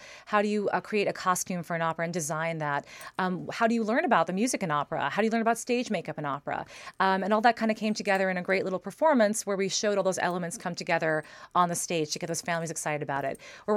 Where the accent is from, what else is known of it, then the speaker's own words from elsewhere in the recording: Bronx, New York, United States; Well, you know, I come from the Bronx originally. I'm from the Bronx, New York, and we definitely grew up, you know, on the other side of the tracks